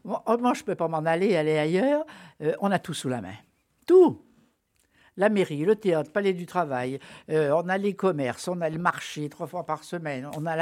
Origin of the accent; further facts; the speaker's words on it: Villeurbanne, Auvergne-Rhône-Alpes, France; born there; Alors j'apprécie mes gratte-ciels, puis je suis née là, moi. Je suis née dans les HLM du cours Emile Zola.